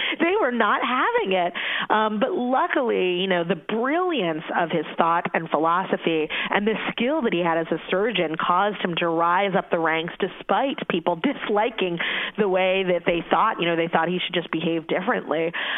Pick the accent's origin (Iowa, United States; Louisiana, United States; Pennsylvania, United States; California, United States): Pennsylvania, United States; Philadelphia; Growing up in Philadelphia, it was, a rite of passage for school-aged children to visit this medical oddities museum